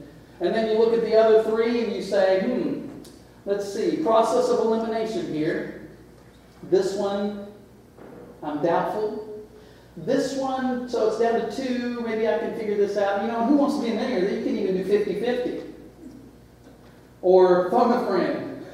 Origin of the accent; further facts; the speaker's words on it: Ohio, United States; We had one when I was a kid growing up in Ohio